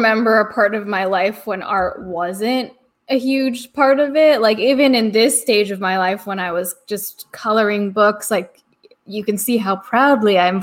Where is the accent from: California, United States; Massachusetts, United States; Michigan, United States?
California, United States; But I grew up in the Silicon Valley in California.